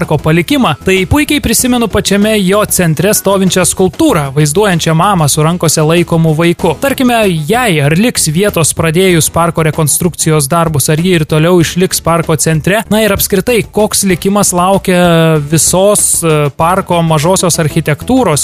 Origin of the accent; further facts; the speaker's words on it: Kaunas, Kaunas County, Lithuania; turiu pripažinti, kad mes, kauniečiai, esame gana praktiški žmonės, kurie apie viską pagalvoja.